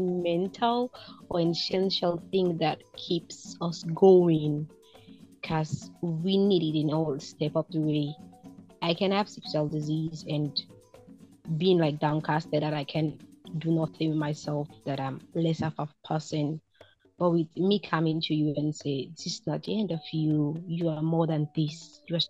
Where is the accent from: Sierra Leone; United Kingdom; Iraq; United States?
Sierra Leone; I'm from Sierra Leone and I'm 26 years old.